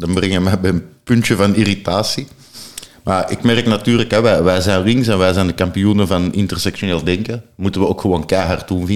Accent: Belgium; Ik spreek geen woord Duits, al kom ik uit België en we hebben 3 officiële randstalen.

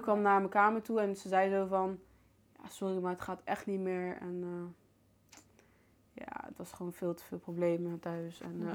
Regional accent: Hoorn, North Holland, Netherlands; born there; also born or lived in The Hague; ik ben geboren in Hoorn. Dus op mijn 11e verjaardag, toen moest ik uit huis.

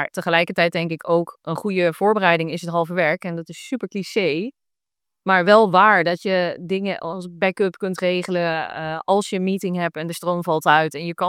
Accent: Netherlands; En natuurlijk als Nederlander voel je dan vaak heel veel weerstand.

